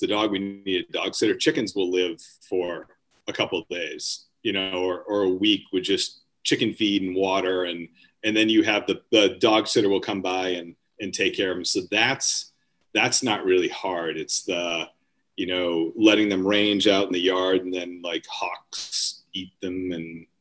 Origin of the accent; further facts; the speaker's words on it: Beverly, Massachusetts, United States; So we are in a little town called Beverly, which is about 15 to 20 minutes from Boston. So it's on the kind of the North Shore. And I actually grew up in Beverly.